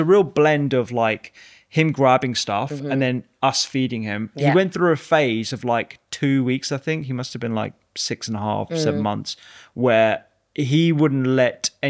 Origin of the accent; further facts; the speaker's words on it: India; and they're like, I'm Indian, and so you know, it's the worst combination for Rafael